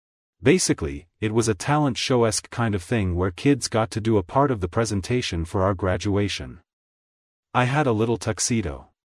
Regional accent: Scranton, Pennsylvania, United States; now in Washington, United States; And I was from Scranton, I went to community college and I don't come from money, or my dad's not a senator.

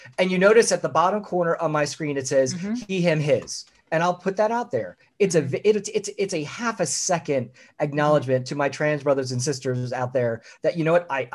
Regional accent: Philadelphia, Pennsylvania, United States; also born or lived in Central Florida; I'm from the Philadelphia area. Of course, my family grew up with used guys and all that good stuff. I lived in Central Florida for just about 25 years.

